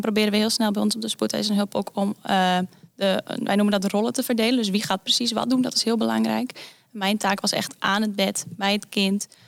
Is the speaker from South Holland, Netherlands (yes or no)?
no; Friesland, Netherlands; accent: Frisian; Als echte Friesin, inderdaad.